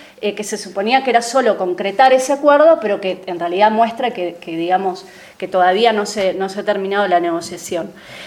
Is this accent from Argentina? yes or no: yes; Argentina; yo vengo de Argentina